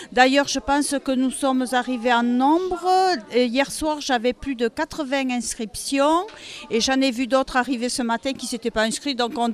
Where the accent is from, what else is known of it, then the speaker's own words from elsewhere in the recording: Lourdes, Occitanie, France; Moi-même, je ne suis pas d'Argelès, je suis de Lourdes.